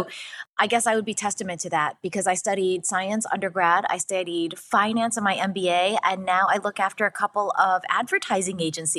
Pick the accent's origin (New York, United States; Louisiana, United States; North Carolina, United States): New York, United States; also born or lived in Atlanta, Georgia; Yeah, I was born in Atlanta, Georgia, when my father was getting his PhD at Georgia Tech. But very quickly, we ended up moving up and down the East Coast. I ended up in upstate New York, and that's where I spent most of my childhood